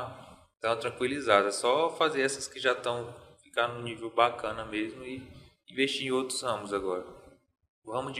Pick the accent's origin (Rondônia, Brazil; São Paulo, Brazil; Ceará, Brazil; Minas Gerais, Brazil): Rondônia, Brazil; now in Santarém, Brazil; Cara, então, eu sou de Rondônia, né? E eu era motorista